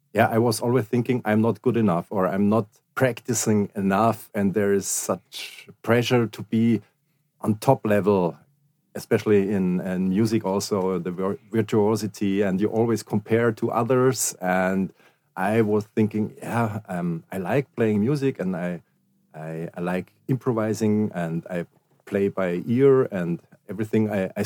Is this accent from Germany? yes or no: yes; Germany; It's you can choose in Germany, because I grew up in Germany